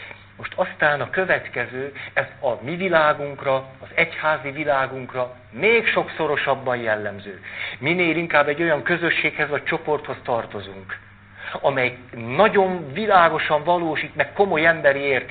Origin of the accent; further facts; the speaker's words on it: Hungary; hogy ez igen, magyarok vagyunk.